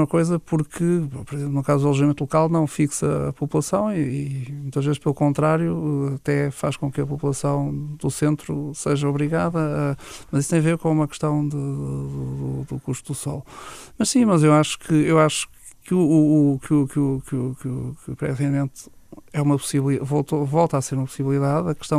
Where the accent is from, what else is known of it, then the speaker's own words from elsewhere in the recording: Lisbon, Portugal; Eu sou suspeito, sou lisboeta.